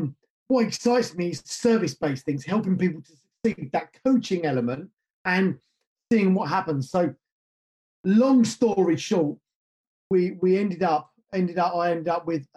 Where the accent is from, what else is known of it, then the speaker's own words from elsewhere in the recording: England, United Kingdom; So I'm based in the UK. I live in the UK. I've lived in the UK most of my life. I grew up just north of London, which most people will probably be aware of.